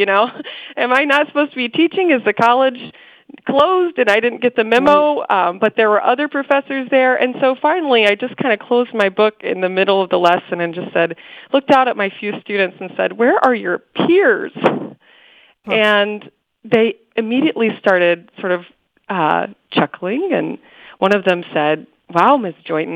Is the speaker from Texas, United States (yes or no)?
yes; Houston, Texas, United States; now in West Michigan, United States; So I was born in Houston, I was raised in Houston, but I kind of unwittingly landed in rural West Michigan about 10 years ago.